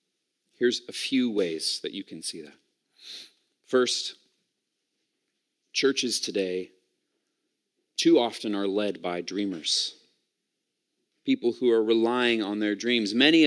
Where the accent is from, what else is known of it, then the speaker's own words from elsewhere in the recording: United States; now in England, United Kingdom; Now, I know I'm an American in England, so I need to tread lightly here.